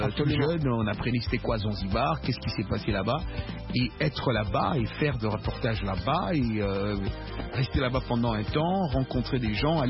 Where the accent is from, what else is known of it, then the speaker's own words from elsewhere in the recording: Dakar, Senegal; Ah oui, tu te rappelles, non, là-bas chez nous à Dakar.